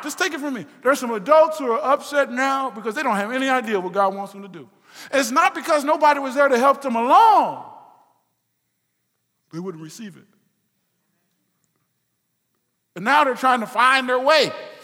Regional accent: Ohio, United States; No, listen, I'm from Ohio.

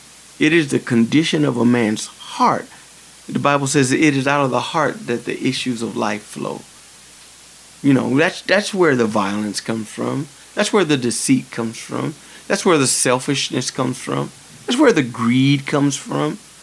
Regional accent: United States; it just makes me so appreciate being an American, and so appreciate the graces that God has blessed me with in this country.

